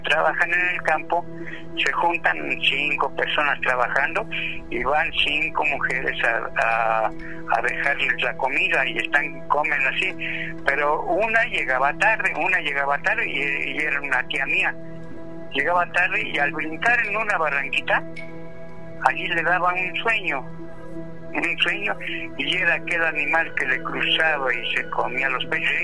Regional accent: Hidalgo, Mexico; also born or lived in State of Mexico; Yo soy nativo de Hidalgo. Uh-huh. pero viví en el Estado de México.

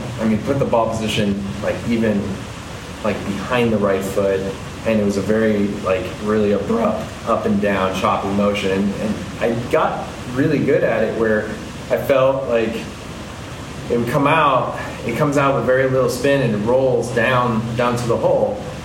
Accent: McLean, Virginia, United States; And I grew up in McLean.

